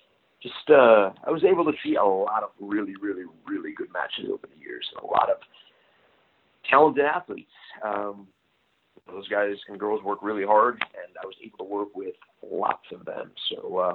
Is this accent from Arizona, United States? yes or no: no; Chicago, Illinois, United States; some of my favorites were, of course, Punk and Cena at Money in the Bank, my hometown of Chicago.